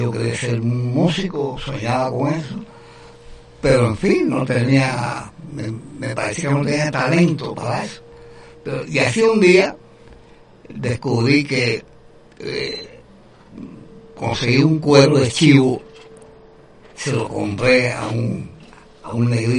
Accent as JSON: {"language": "Spanish", "town": "Madruga", "region": "Mayabeque", "country": "Cuba", "tie": "born there", "said": "yo nací en Madruga, un pueblito habanero de la ciudad de La Habana, pequeño, como todos los pueblos, con un parque, con una iglesia, con un liceo, un casino, en fin, como son todos, casi todos los pueblos de Cuba."}